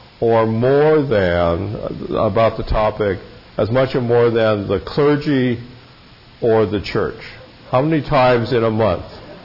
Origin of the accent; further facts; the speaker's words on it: Milwaukie, Oregon, United States; born there; I was born in the Milwaukee, Oregon.